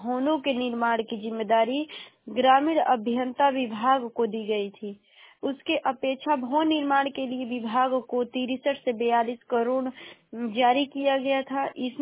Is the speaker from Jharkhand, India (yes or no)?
no; Uttar Pradesh, India; और मैं बलिया जिले की निवासी हूँ।